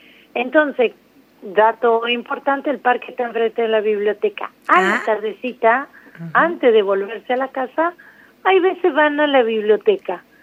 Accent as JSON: {"language": "Spanish", "town": "Falucho", "region": "La Pampa", "country": "Argentina", "tie": "born or raised there", "said": "Mira, yo soy nativa de acá y mi familia y la de mi esposo, estoy criando una familia acá"}